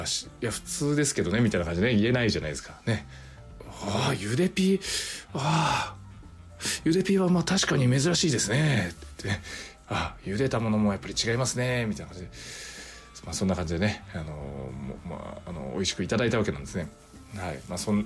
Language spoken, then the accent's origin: Japanese; Nagasaki, Japan; 私がね、まあ、の出身がね長崎県の島原半島の方なんですけど